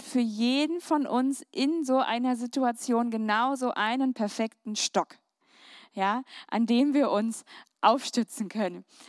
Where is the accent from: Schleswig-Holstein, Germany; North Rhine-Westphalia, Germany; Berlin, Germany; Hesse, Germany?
Berlin, Germany; Also wir kommen aus Berlin, ihr merkt, wir sind nicht so ganz naturbewandelt.